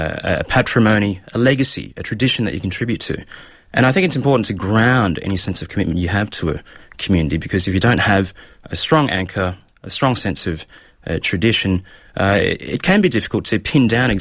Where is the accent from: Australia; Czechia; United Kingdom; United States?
Australia; there are lots of other unthinking, jingoistic expressions of patriotism that I'm not comfortable with as an Australian